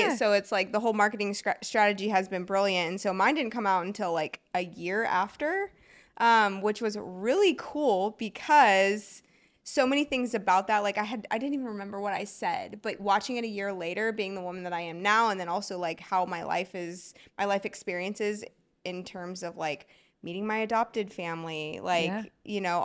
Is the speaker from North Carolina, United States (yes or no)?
no; North Richland Hills, Texas, United States; Grew up in North Richland Hills, so Fort Worth, Texas.